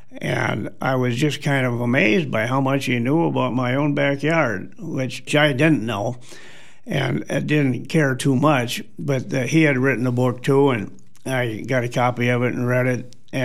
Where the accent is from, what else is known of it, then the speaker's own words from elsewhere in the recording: Lansing, United States; I grew up in Lansing, and I grew up in a situation where that bridge was just a big chunk of steel extending across the Mississippi River.